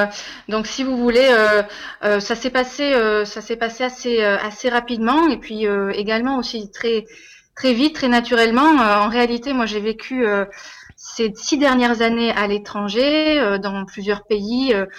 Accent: Cahors, Occitanie, France; Alors moi je viens de Cahors et j'ai passé tout ce premier confinement dans ma ville natale chez ma maman

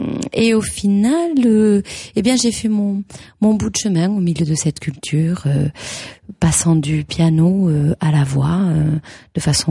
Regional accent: Lavaur, Occitanie, France; born there; Je suis née dans le Tarn, à Lavaur précisément, qui n'est pas internationalement connu, bien sûr, mais voilà, bon, qui est dans le cœur du pays du pastel.

